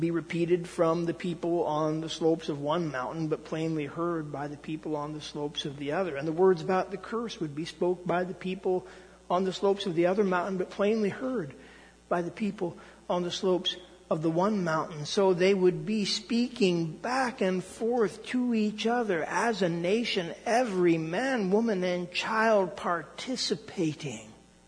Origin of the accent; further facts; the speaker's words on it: United States; I am an American. I have hopes and fears for my beloved country.